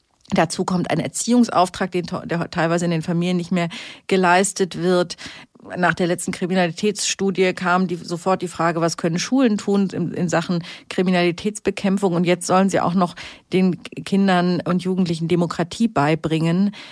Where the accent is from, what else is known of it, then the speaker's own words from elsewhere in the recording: Hamburg, Germany; als Hamburgerin muss ich sagen